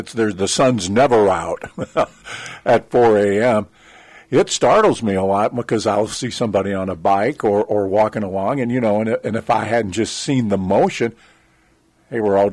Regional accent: St. Louis, Missouri, United States; I grew up in St. Louis, and so I was always associated with what they call the rolling St. Louis stop.

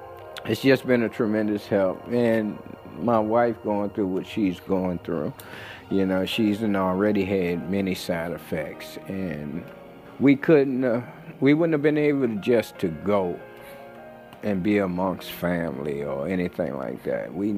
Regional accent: Virginia Beach, Virginia, United States; I'm from Virginia Beach, Virginia.

